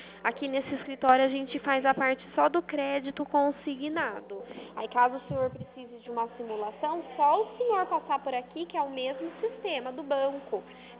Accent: Araras, São Paulo, Brazil; eu sou de Araras.

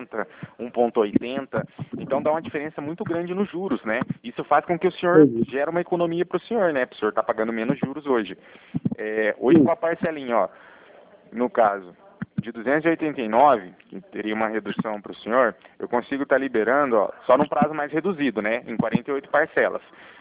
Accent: Cornélio Procópio, Paraná, Brazil; Eu sou de Cornélio Procópio

